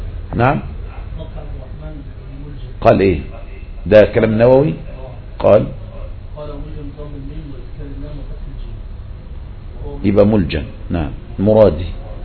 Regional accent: Egypt; بلدنا مصر

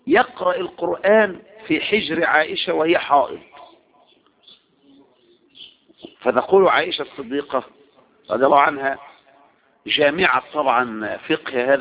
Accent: Egypt; طبعا عندنا في مصر ما يتصور

